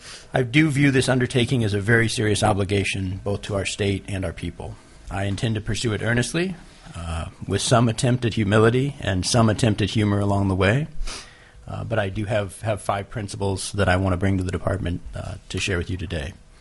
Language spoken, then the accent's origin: English; Anchorage, Alaska, United States; I grew up in Anchorage, Alaska. I've lived there almost all my life, aside from going outside for both college and law school